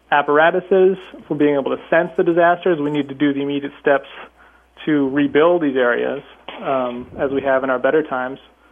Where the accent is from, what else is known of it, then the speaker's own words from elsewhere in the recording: Pacific Northwest, United States; which I'm familiar with because I grew up in the Northwest.